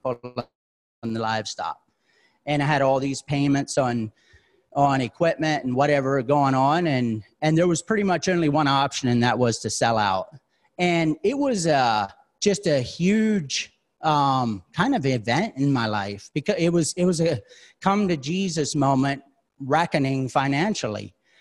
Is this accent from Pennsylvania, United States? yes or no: yes; Pennsylvania, United States; So I don't know how many of y'all knew I grew up in Pennsylvania. So I grew up a farm kid back in Pennsylvania.